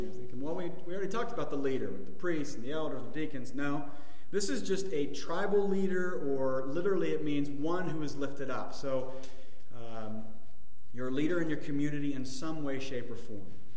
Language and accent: English; United States; I'm an American.